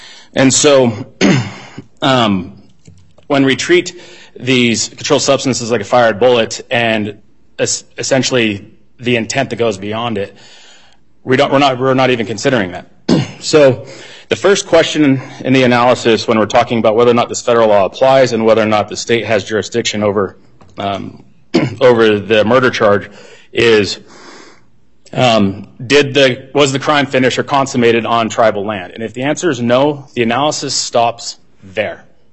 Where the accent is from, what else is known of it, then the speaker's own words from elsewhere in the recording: Ely, Nevada, United States; I grew up in Ely, so that is a neighboring jurisdiction